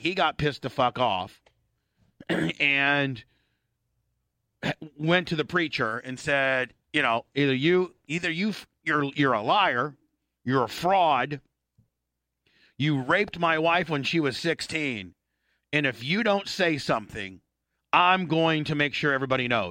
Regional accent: Warsaw, Indiana, United States; And so here, this is my hometown, Warsaw, Indiana.

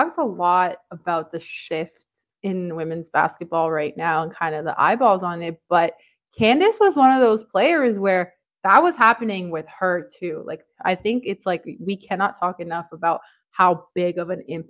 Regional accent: Canada; I grew up in Canada

